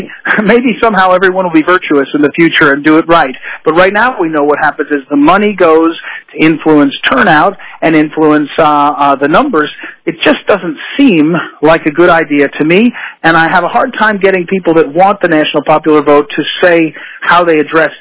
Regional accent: Missouri, United States; if you're living in a state like I'm from Missouri

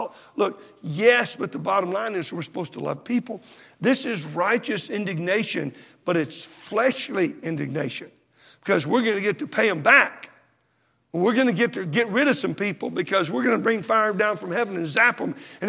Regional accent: Texas, United States; also born or lived in Oklahoma; than a year old, we moved to Texas. So I'm a Texan.

